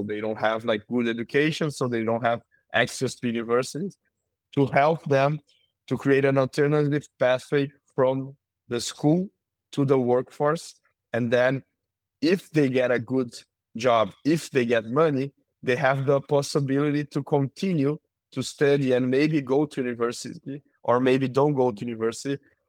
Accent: Porto Alegre, Rio Grande do Sul, Brazil; English is a second language; I'm from Porto Alegre, south of Brazil. I'm living today in Porto Alegre.

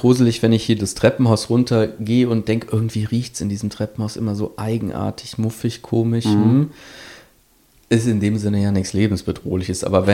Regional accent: Trier, Rhineland-Palatinate, Germany; ich kenne das aus meiner Heimat in Trier

